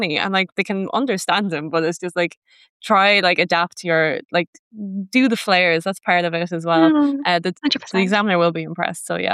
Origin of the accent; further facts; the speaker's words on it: Ireland; okay, but I'm an Irish person